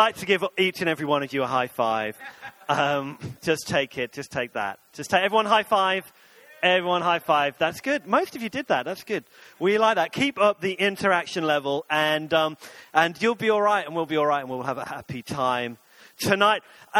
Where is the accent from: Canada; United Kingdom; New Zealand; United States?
United Kingdom; Nottingham, East Midlands; I lived in Nottingham. Two different homes over 24 years. The house that I grew up in, I spent most of my growing up in Nottingham. My mom still lives there.